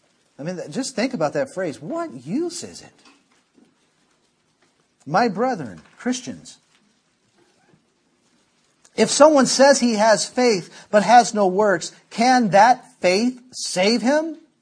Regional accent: the South, United States; because we're from the South, very proper

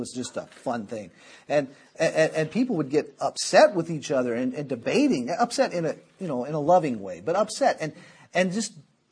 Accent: the South, United States; because we're from the South, very proper

